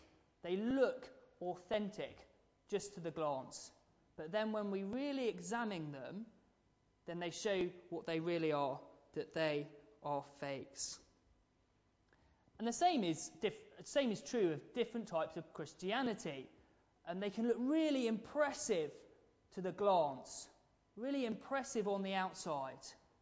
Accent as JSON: {"language": "English", "country": "United Kingdom", "said": "And as very British people, we don't like to expose people as fakes"}